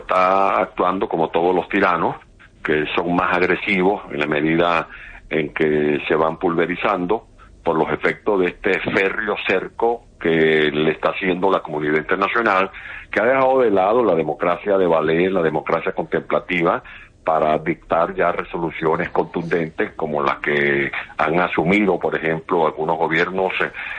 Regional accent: Venezuela; Y eso es lo que está planteado actualmente en mi país, el inicio de una transición que haga posible el restablecimiento de las instituciones que haya en Venezuela

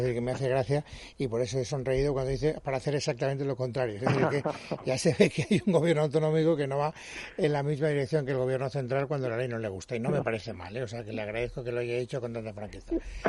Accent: Spain; Por una parte somos españoles y la ley que aprueba el Congreso de los Diputados nos afecta, por otra parte vivimos en comunidades autónomas

